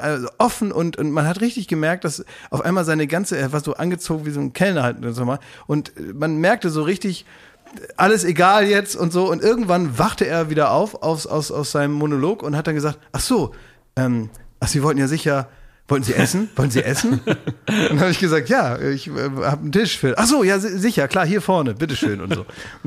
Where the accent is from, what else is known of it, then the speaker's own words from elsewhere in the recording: Afghanistan; German is a second language; moved away; Ich komme aus Afghanistan. Ich wohne schon ganz lange hier. Ich eigentlich spreche eine andere Sprache, aber das kann ich auch lesen. Und ich spreche auch ein bisschen Farsi. Und ich war auch schon mal im Iran.